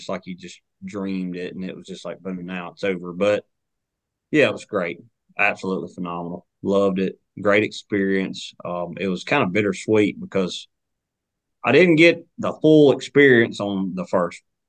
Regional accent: Clanton, Alabama, United States; I mean, I grew up in Clanton, Alabama, so I'm not far from Lay Lake, not far from Beeswax Creek.

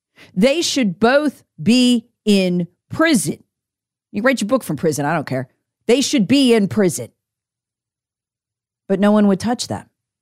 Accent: South Carolina, United States; in my home state of South Carolina, where I spent years of my life sitting in court

